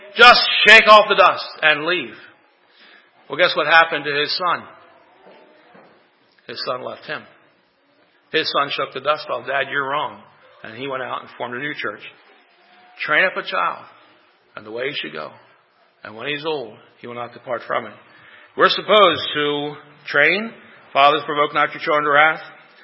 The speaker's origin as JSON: {"language": "English", "town": "Lancaster", "region": "Pennsylvania", "country": "United States", "tie": "born or raised there", "lives_now": "York, United States", "said": "We have back home in Lancaster. Well, I'm in York, right? So I say back home in Lancaster. We were raised in Lancaster."}